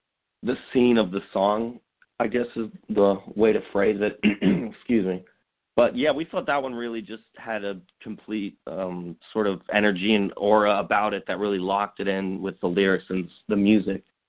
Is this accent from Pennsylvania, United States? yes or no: yes; Erie, Pennsylvania, United States; now in Pittsburgh, United States; I moved here about a year ago, and I'm from Erie, Pennsylvania, excuse me, and there wasn't really much of a music scene up there